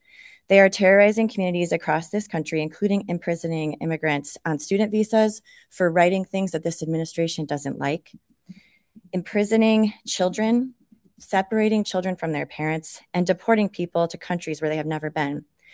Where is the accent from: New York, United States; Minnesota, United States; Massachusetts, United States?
New York, United States; Corning; I am a constituent from Corning, New York.